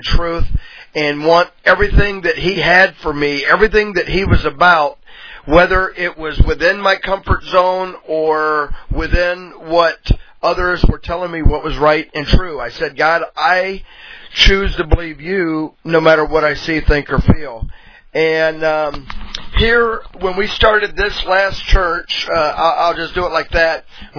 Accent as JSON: {"language": "English", "region": "the South", "country": "United States", "said": "I'm from the South, and everybody, you know, so many people through the years have thought I was Southern Baptist."}